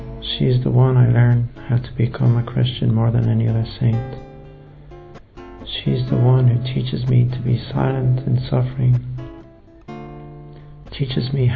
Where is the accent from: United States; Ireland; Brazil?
Ireland; Dublin, Leinster; now in London, United Kingdom; I live in Canning Town in the east end of London. I'm from Dublin and I'm a member of the Franciscan Friars of the Renewal.